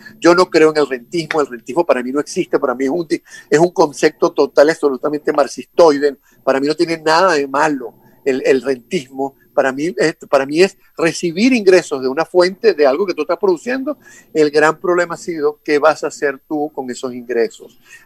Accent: Venezuela; Los únicos que hablamos de rentismo somos los venezolanos

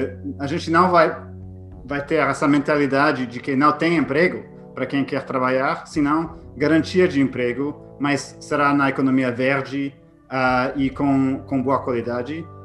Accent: Toronto, Ontario, Canada; eu cresci numa família em Toronto cheia de anti-imperialismo, né? E a questão da CIA era presente, né? Meu pai era judeu

